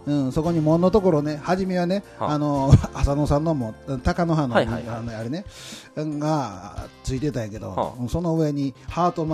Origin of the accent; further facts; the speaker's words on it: Kyoto, Japan; born there; 京都生まれで京都在住は私だけなんですけどもね